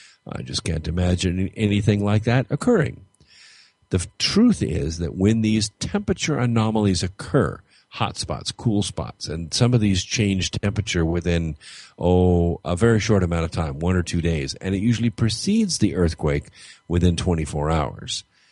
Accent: California, United States; when I grew up in California, we had four seasons. You know, just like you have in the north, only different.

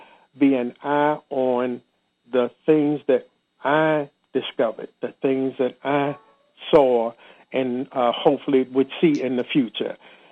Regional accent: Washington, District of Columbia, United States; And I spent at least 4 hours walking around D.C., my hometown, and seeing just what had happened.

